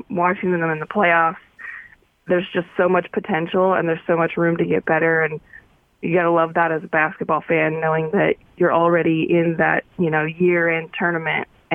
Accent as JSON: {"language": "English", "town": "Paradise", "region": "California", "country": "United States", "said": "And when I say I'm from Paradise, there's always kind of like this really bummer look on their face"}